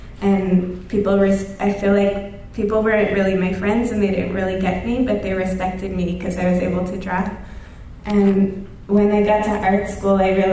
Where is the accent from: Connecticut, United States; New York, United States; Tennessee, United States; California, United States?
New York, United States; I grew up in Jewish towns outside New York City, and I belonged to these really small Jewish, conservative Jewish communities